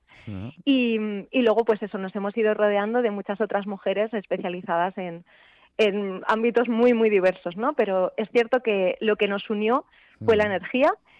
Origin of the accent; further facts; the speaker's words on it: Asturias, Spain; yo soy asturiana